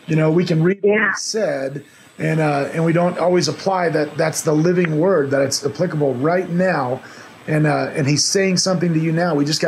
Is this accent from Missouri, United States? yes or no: no; Florida, United States; also born or lived in Georgia / Alabama; I grew up in Florida and spent some time in Georgia and Alabama, so I just kind of love that Southern approach to it all anyways, the dialect